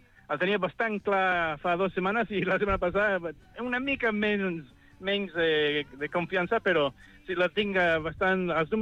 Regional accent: Washington, District of Columbia, United States; also born or lived in Mexico; jo vaig néixer a Mèxic, però vaig créixer a Washington, D.C.

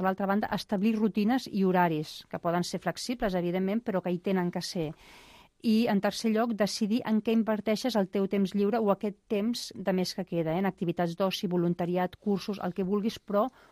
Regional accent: Catalonia, Spain; Jo li he dit efecte cava perquè, mira, sóc molt catalana i li poso l'efecte cava.

